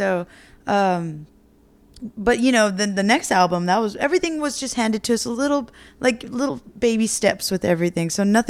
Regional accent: San Antonio, Texas, United States; We're from South Texas, so there's a lot of San Antonio, Texas. There's a lot of Mexican culture around us, and it has influenced us in our music.

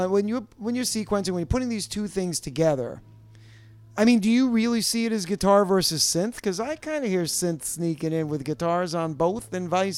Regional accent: New York, United States; and I'm interrupting personally because I'm a New Yorker

